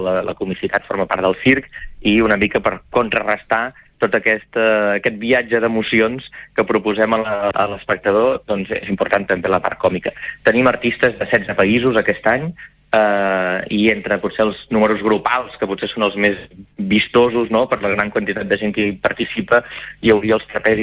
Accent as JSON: {"language": "Catalan", "town": "Figueres", "region": "Catalonia", "country": "Spain", "tie": "born there", "said": "Jo vaig néixer a Figueres."}